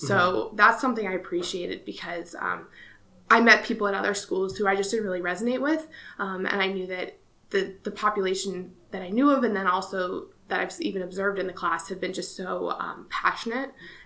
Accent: Scottsdale, Arizona, United States; also born or lived in Boston, Massachusetts; I grew up, I was born in Boston. I lived in Arizona since I was five in Scottsdale. And then I moved to Tempe to go to school for undergrad at ASU.

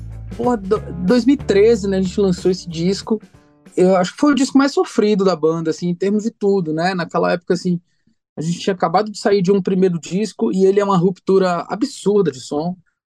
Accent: Salvador, Bahia, Brazil; accent: Baiano; now in São Paulo, Brazil; moro em São Paulo há 11 anos, então, quando eu chego em Salvador, as pessoas dizem até que eu perdi o sotaque de baiano. Mas quando eu chego aqui, os paulistas dizem que o meu sotaque parece pernambucano

